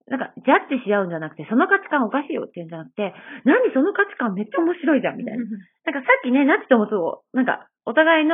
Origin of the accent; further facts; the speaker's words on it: Fukuoka, Japan; 私は本当に、もともと福岡の田舎の生まれ育ちですし